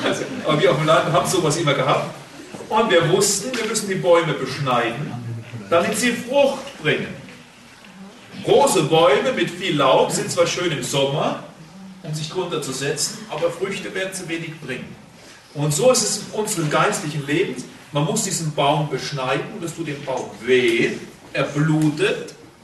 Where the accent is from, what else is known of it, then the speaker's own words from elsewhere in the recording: Germany; Ich als Deutscher komme nach Griechenland